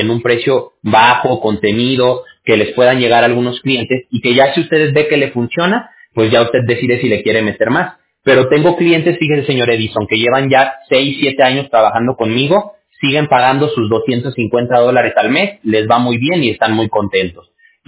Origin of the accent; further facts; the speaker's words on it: Mexico; now in California, United States; Yo soy mexicano, yo soy de México.